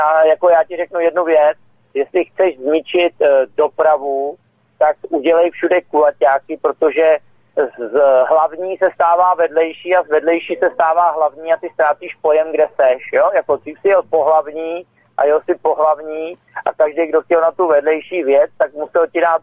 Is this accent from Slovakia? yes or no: no; Prague, Czechia; jsem ze Žižkova, Pražák